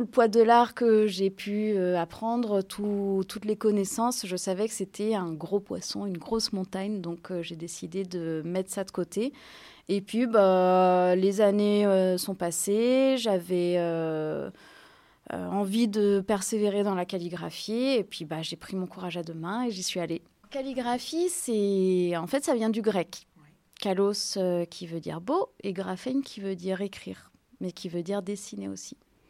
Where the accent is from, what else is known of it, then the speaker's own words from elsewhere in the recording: Annecy, Auvergne-Rhône-Alpes, France; now in Sarlat, France; je suis originaire d'Annecy. Je suis donc artiste calligraphe, j'habite en Dordogne, à Sarlat, dans le sud-ouest.